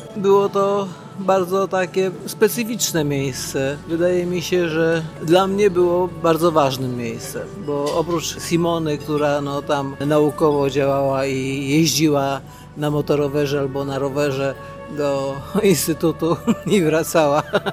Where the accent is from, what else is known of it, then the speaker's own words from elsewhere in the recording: Warsaw, Masovian Voivodeship, Poland; No ja mieszkam w Warszawie od urodzenia, ale wolałabym mieszkać na wsi tak naprawdę.